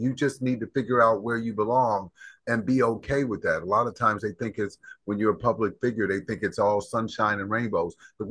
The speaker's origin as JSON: {"language": "English", "town": "Cincinnati", "region": "Ohio", "country": "United States", "said": "I'm originally from Cincinnati, Ohio."}